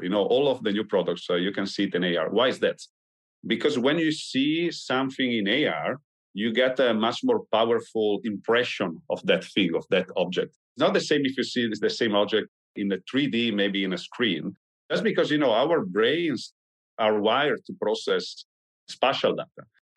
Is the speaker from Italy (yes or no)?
yes; Italy; For example, I'm from Italy.